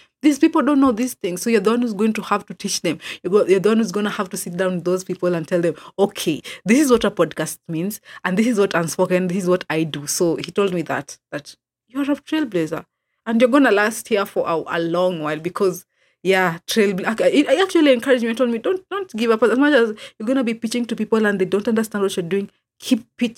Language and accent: English; Kisumu, Kisumu County, Kenya; I'm a podcaster from Kisumu. The moment I said a podcaster from Kisumu, all eyes were on me.